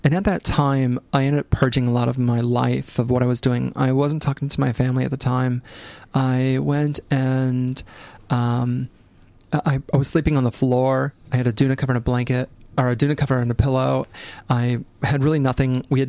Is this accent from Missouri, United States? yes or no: yes; St. Louis, Missouri, United States; In small town, like in St. Louis, it's very much white and black. It's still very segregated in my hometown.